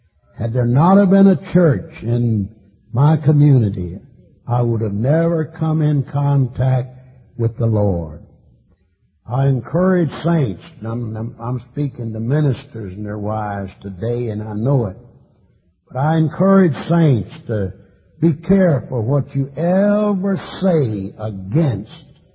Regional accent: DeRidder, Louisiana, United States; There's a little old frame building back in DeRidder, my hometown, just a little old frame building.

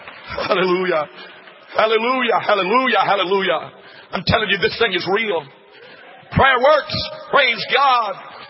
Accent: Gina, Louisiana, United States; yeah, I'm from Louisiana, I'm from Gina, Louisiana.

